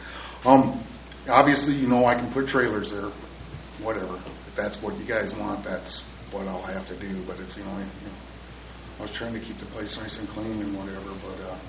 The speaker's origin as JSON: {"language": "English", "country": "United States", "said": "As an American, I think everything has just fallen apart"}